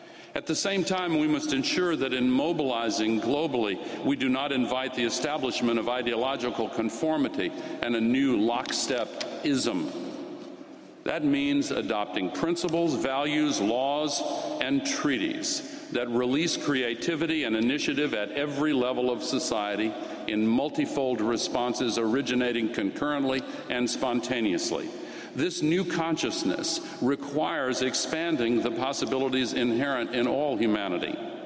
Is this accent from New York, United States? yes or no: no; Carthage, Tennessee, United States; you gave the Peace Prize to a man from my hometown of 2,000 people, Carthage, Tennessee, in the USA.